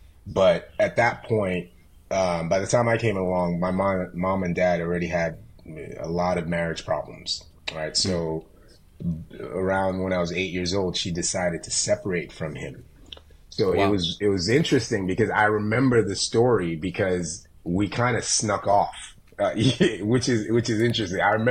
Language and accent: English; Nigeria; born there; So I was born in Nigeria. My mom and dad were both Nigerians.